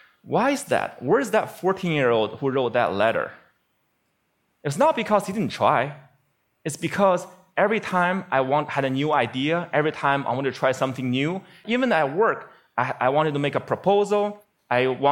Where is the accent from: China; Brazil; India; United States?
China; Beijing; Bill Gates came to my hometown, Beijing, China, to speak, and I saw his message.